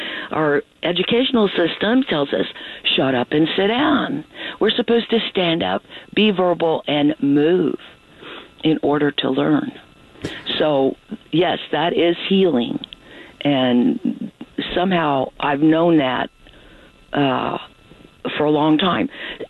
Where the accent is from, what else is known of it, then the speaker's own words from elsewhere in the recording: Chilhowee, Missouri, United States; I'm from Chilhowee, 20 minutes from Warrensburg, and Warrensburg's 45 minutes from Kansas City.